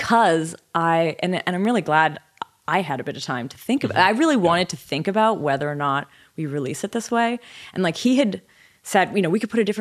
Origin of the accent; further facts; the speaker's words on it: Canada; accent: generic North American; I think I have sort of a generic North American accent, but I am from Canada